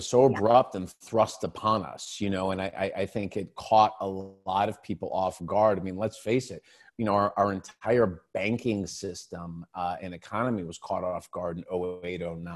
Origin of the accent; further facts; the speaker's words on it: Aurora, Ohio, United States; I grew up in the small little town called Aurora, Ohio.